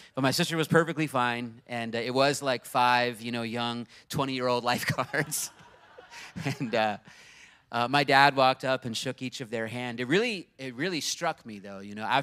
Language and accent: English; Virginia Beach, Virginia, United States; also born or lived in San Francisco / Los Angeles; I've been around the beach my whole life because I grew up in Virginia Beach, and then I lived in the San Francisco area and Los Angeles.